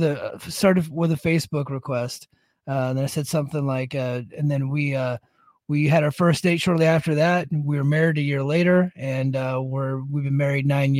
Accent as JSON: {"language": "English", "region": "West Coast", "country": "United States", "tie": "born or raised there", "also_born_or_lived": "Hawaii / Japan / Korea", "said": "I've lived in Hawaii for over 2 years. I lived 2 years in Japan. I lived 1 year in Korea. I grew up on the West Coast, and I've never once had sushi."}